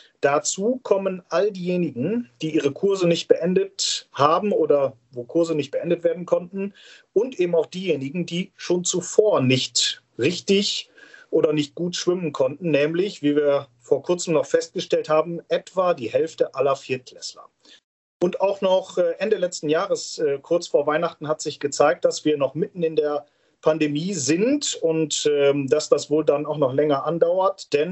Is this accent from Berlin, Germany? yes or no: no; Garrel, Lower Saxony, Germany; in meiner Heimatortsgruppe, in meiner Heimatgemeinde in Garrel.